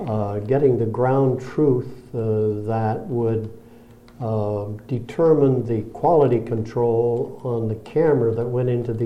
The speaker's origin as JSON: {"language": "English", "town": "Sparks", "region": "Nevada", "country": "United States", "tie": "born or raised there", "said": "Okay, I grew up in Sparks, Nevada. Did my primary school in the public schools of Sparks. Graduated from Sparks High in 1939 and started at the University of Nevada."}